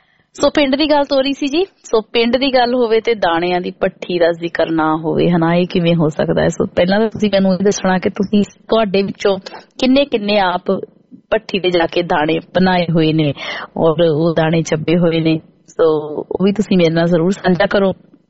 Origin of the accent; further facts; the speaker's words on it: Punjab, India; ਜੇ ਬਚਪਨ ਵਿੱਚ ਮੈਂ ਯਾਦ ਕਰਾਂ ਆਪਣੇ ਪਿੰਡ ਨੂੰ ਤੇ ਪੰਜਾਬ ਨੂੰ